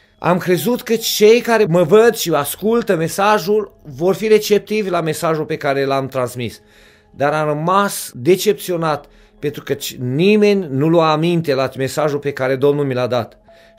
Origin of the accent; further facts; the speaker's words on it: Oradea, Bihor County, Romania; sunt din Oradea